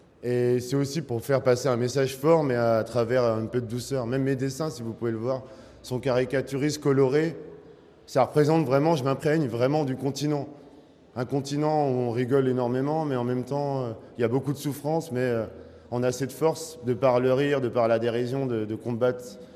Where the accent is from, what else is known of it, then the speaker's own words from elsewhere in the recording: France; Donc forcément, j'ai grandi en France. Donc après, du coup, j'ai eu plusieurs vies, dont une vie en France.